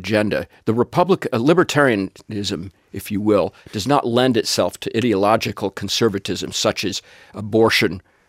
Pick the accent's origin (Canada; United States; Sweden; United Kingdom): United States; Peterborough, New Hampshire; My hometown of Peterborough, one town south, suburban, wealthy.